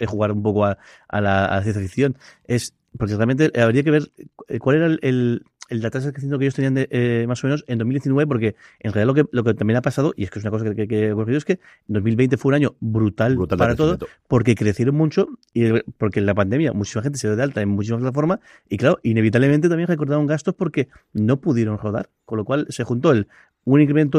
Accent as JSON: {"language": "Spanish", "town": "Alicante", "region": "Valencian Community", "country": "Spain", "said": "No lo digo porque somos alicantinos"}